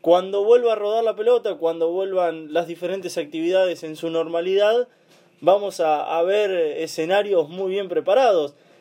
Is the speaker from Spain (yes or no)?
no; González Moreno, Buenos Aires Province, Argentina; Social de González Moreno, Tincho, nos vamos hasta la localidad, hasta mi pueblo, para hablar con el presidente de Social